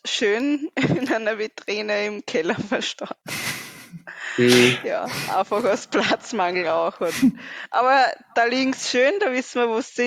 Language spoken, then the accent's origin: German; Austria; Ja, ist bei uns in Österreich auch schwierig, oft mit Kegelbahnen.